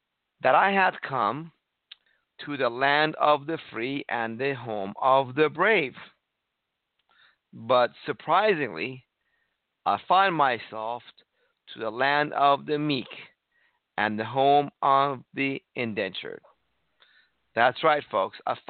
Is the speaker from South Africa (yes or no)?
no; Iran; moved away; because I came from Iran, a country where I grew up in the 1960s and 70s and had no freedom.